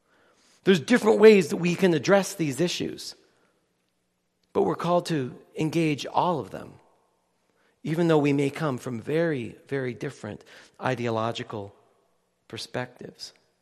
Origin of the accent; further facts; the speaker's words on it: Canada; born there; I was born in Canada. My mom was born in Pasco, Washington, and was raised in Seattle. So I'm a U.S. citizen by virtue of my mom's U.S. citizenship